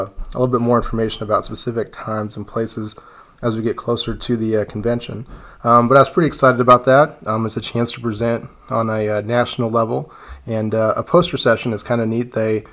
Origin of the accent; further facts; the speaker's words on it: Howells, Nebraska, United States; I'm recording today in Howells, Nebraska, my hometown.